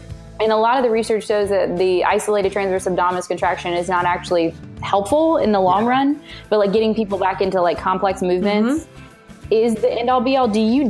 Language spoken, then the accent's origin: English; Lancaster, South Carolina, United States; So I'm from a tiny town in South Carolina called Lancaster, and it's in absolutely middle of nowhere. There's a Walmart. You go to the Walmart parking lot, and that's all there is to do in Lancaster.